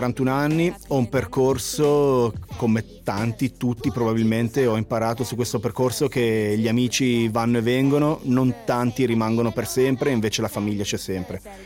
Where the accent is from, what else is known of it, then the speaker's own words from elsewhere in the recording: Bellinzona, Ticino, Switzerland; also born or lived in Locarno; io sono di Bellinzona ma sono nato a Locarno